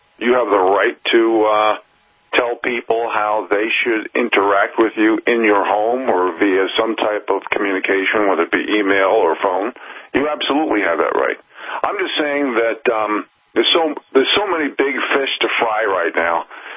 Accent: New York City, New York, United States; now in Montana, United States; I mean, here in Montana, I dreamed, when I grew up in New York City, I dreamed about coming to the Northern Rockies

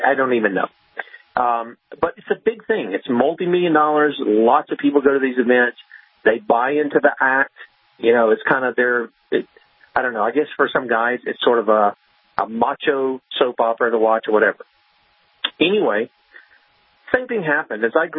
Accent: South Carolina, United States; I'm from South Cackalacka. He's up there in North Cackalacka.

